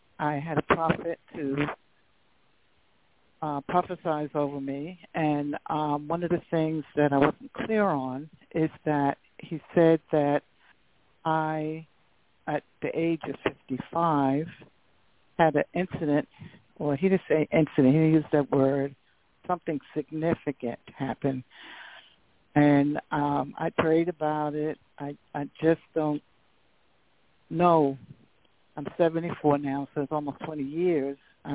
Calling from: Delaware, United States; from Delaware.

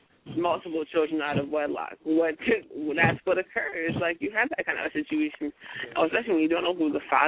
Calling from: Chicago, Illinois, United States; I'm calling from Chicago.

